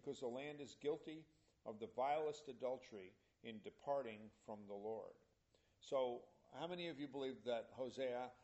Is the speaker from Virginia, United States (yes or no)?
no; New York City, New York, United States; Okay, so, you know, when you talk about a prostitute, I grew up in New York City.